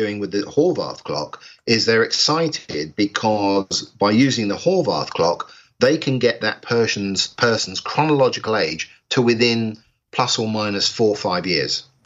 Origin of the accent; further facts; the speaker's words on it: England, United Kingdom; we ran a summit here in England, I'm English